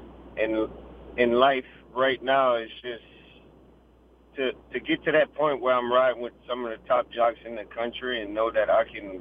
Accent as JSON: {"language": "English", "town": "Lafayette", "region": "Louisiana", "country": "United States", "tie": "born or raised there", "also_born_or_lived": "Lake Charles", "said": "I'm from Lake Charles. I was born in Lake Charles, but I moved to Lafayette, Cam Crow, raised up around that area."}